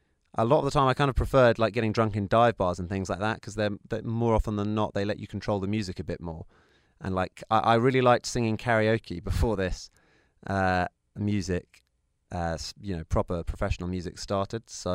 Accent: United Kingdom; I'm British

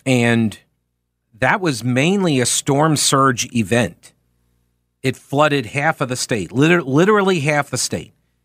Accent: New York, United States; I grew up in New York. We did not have a lot of hurricanes, except for the one, Hurricane Gloria, that came through.

